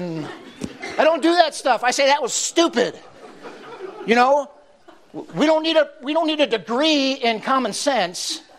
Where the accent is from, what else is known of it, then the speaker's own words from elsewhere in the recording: Valentine, Nebraska, United States; Of course, we're from Valentine, Nebraska.